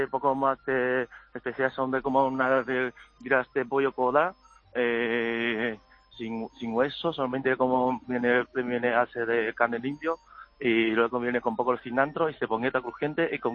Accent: China; Spanish is a second language; Es que tenemos, porque como en China la comida tenemos mucho diferente, ¿sabes?

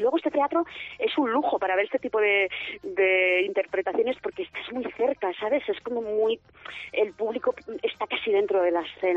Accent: Andorra, Aragon, Spain; es de Andorra de Teruel, yo también soy de Andorra de Teruel, por eso, es vecina

